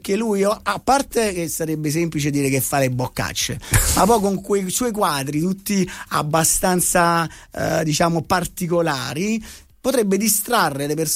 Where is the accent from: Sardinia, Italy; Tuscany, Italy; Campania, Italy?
Campania, Italy; Naples; born there; Ovviamente, sono nato a Napoli, anche se non ho mai avuto i soldi per viverci a Napoli, quindi sono un provincialotto.